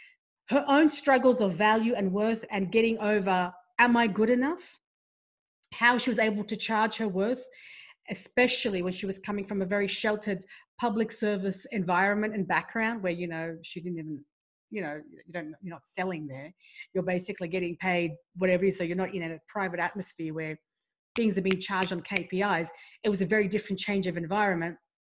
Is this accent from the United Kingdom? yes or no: no; Canberra, Australian Capital Territory, Australia; when people ask me, where are you from? Where do you live? I say Canberra. And they're like, okay. So it's not Sydney or Melbourne.